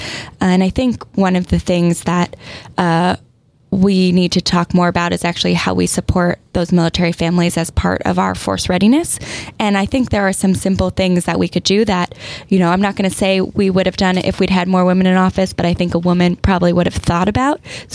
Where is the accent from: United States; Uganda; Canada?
United States; Del Mar, California; I have a lot of memories around the district. I grew up in Del Mar. I went to Torrey Pines.